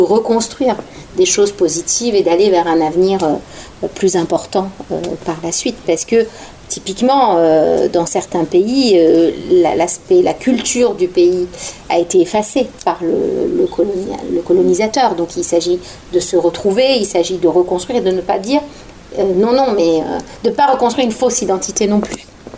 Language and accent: French; Algeria; now in France; moi, je suis née et j'ai grandi en Algérie, donc j'ai eu la version algérienne de l'histoire. Ouais. Et puis après, je suis arrivée ici, j'ai eu la version française de l'histoire.